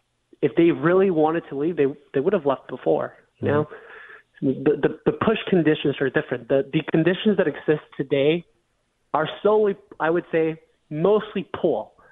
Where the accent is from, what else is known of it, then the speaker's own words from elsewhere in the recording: Venezuela; I grew up in Venezuela for a large portion of my life. I went back to Venezuela for the first time in 6 years, very recently.